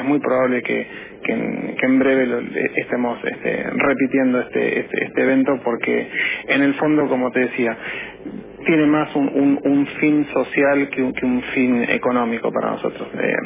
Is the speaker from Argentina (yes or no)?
yes; Argentina; primero como argentinos que somos todos